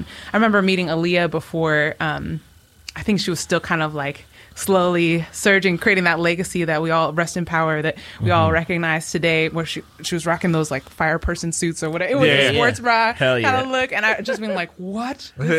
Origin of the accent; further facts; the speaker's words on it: Seattle, Washington, United States; also born or lived in Yokohama, Japan / Bay Area; now in Philadelphia, United States; I was born in Seattle, Washington, but I also grew up between Seattle and Yokohama, Japan.